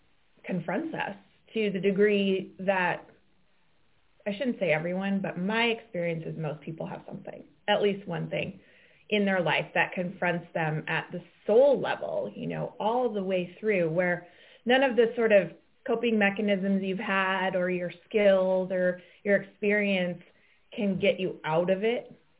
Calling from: Massachusetts, United States; I'm on the North Shore of Boston, where the sun is actually shining today

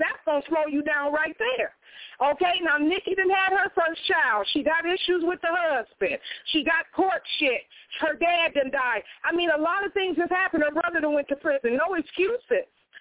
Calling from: Austin, Minnesota, United States; I'm in Minnesota. I'm calling from Austin, Minnesota.

